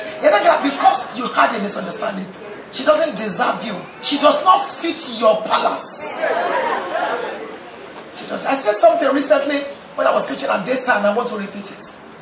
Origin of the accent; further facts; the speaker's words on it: Osun, Nigeria; We're not from that place. We're from Oshun, but that's where we are, our primary place of assignment.